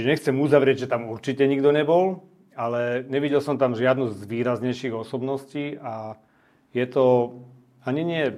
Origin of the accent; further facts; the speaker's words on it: Bratislava, Bratislava Region, Slovakia; Vyrastal som v Bratislave, takže som tam zažil mnoho vecí.